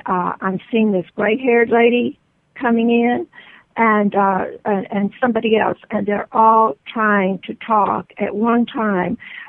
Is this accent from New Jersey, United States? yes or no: no; Texas, United States; now in San Diego, United States; I live in California. I live in San Diego, La Jolla area.